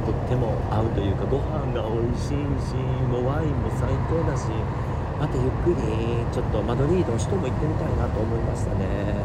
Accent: Osaka, Japan; 私の地元大阪市内のアベロに住んでたんだって

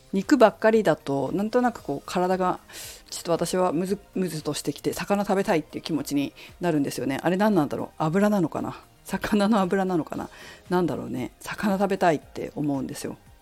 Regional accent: Fukushima, Japan; 私は、ね、福島出身なので、まあ、同じ東北ということで結構思いもあるんですよ。

